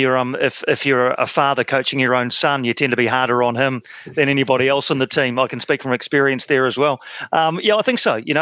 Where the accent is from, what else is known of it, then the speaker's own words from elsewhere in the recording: New Zealand; I'm a Kiwi after all.